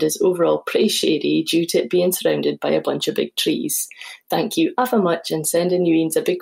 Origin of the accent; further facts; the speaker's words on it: Fraserburgh, Scotland, United Kingdom; now in Portland, United States; I'm originally from Fraserburgh in the northeast of Scotland, and I'm currently biding in Portland, Oregon with my husband.